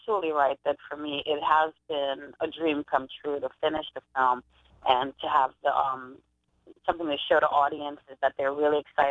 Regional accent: Brooklyn, New York, United States; Ever since I was a child, I actually wanted to make a documentary film, but growing up in Brooklyn and Bushwick, I had no role models who were filmmakers.

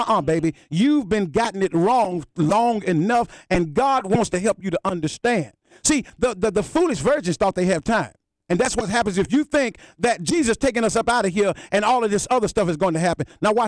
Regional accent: Chicago, Illinois, United States; I had been taught that I grew up in the Apostolic Church. I grew up in Chicago up under Bishop Poole and Matty B. Poole.

